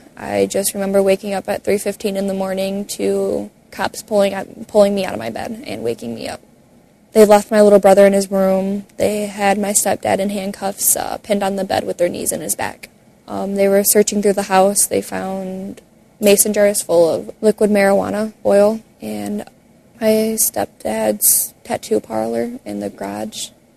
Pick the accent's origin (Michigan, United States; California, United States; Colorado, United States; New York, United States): Michigan, United States; I just turned 15. I am originally from Michigan. I have traveled a lot to Alabama, Florida, and North Carolina.